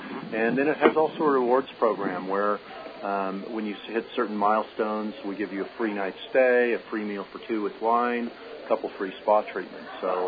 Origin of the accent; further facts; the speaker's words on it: Farmington, New Mexico, United States; now in Santa Fe, United States; Actually, I grew up in Farmington, went to school in Las Cruces